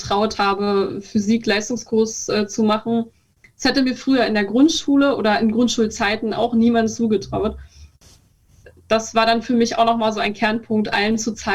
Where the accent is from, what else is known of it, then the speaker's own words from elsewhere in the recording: Brandenburg, Germany; meinem Aufwachsen, meiner Kindheit und Jugend in der Prignitz, die vielleicht etwas anders abläuft als die Jugend im Rest von Deutschland.